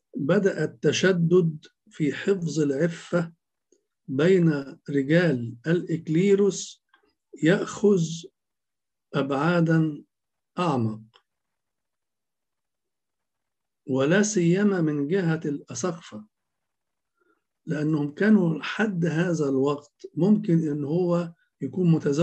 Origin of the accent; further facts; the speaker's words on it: Egypt; عندنا في مصر بالذات